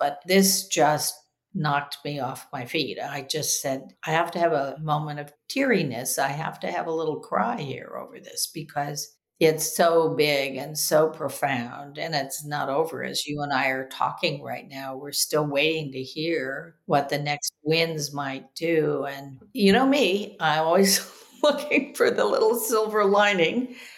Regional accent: Los Angeles, California, United States; So I grew up in Brentwood, but I went to school at the Pacific Palisades High School.

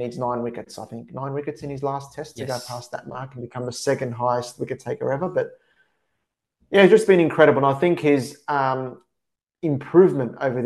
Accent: Australia; as an Australian fan, you got to hold your head up and say, hold your hand up and say, what an outstanding career this guy's had.

